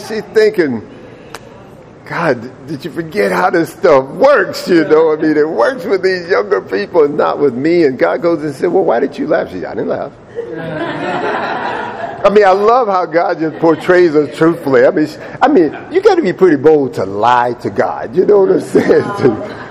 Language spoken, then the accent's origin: English; Delray Beach, Florida, United States; because I grew up on the beach. I grew up in Delray Beach. I was always 10 minutes from the ocean in South Florida.